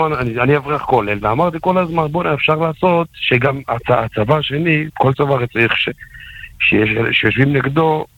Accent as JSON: {"language": "Hebrew", "town": "Jerusalem", "region": "Jerusalem District", "country": "Israel", "said": "אני מירושלים."}